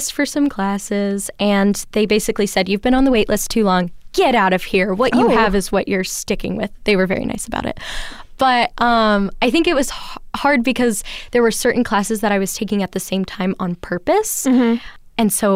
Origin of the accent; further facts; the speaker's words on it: Fairfield, Ohio, United States; I'm from Fairfield, Ohio.